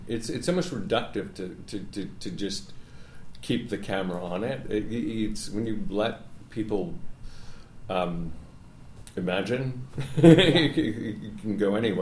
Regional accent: Washington, District of Columbia, United States; And I'm from Georgetown, I'm from D.C.

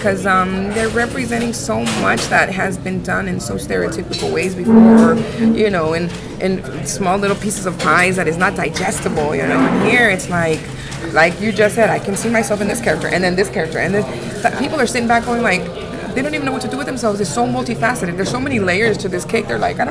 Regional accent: Los Angeles, California, United States; I grew up in South Central, and you know, East LA is like a whole other different planet to me, because it was very Black and Latino in South Central

